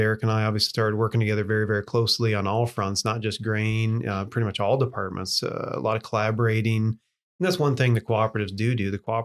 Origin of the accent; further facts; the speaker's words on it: Iowa, United States; I grew up in Western Iowa.